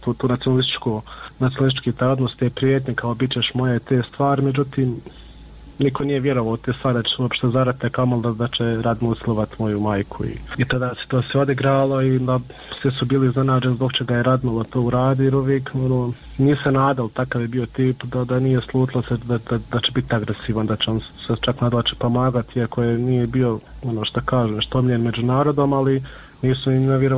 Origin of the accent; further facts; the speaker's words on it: Miljevina, Republika Srpska, Bosnia & Herzegovina; mi smo svi gore iz Miljevine